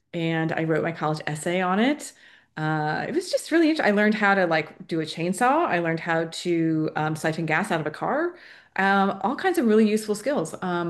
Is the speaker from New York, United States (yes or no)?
no; Miami, Florida, United States; A fun fact, I grew up in Miami, Florida, and I was a rising senior, almost a senior in high school, when Hurricane Andrew rolled through